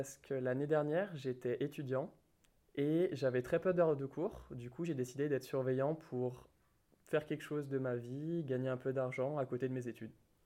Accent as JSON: {"language": "French", "town": "Andrézieux", "region": "Auvergne-Rhône-Alpes", "country": "France", "tie": "born or raised there", "said": "j'ai grandi en Andrézieux et j'ai fait ma scolarité à Jacques Prévert."}